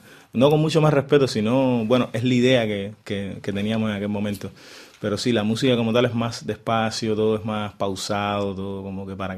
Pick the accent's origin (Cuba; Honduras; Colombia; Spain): Cuba; Pinar del Río; tú eres pinareño, igual que yo.